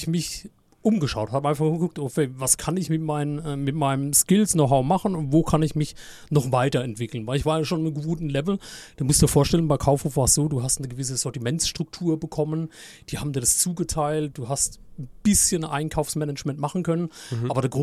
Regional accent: Rhineland-Palatinate, Germany; Ich bin aus der Pfalz auf jeden Fall.

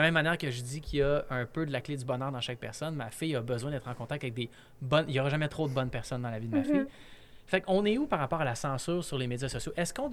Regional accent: Montreal, Quebec, Canada; j'ai grandi, j'ai été élevé à Montréal.

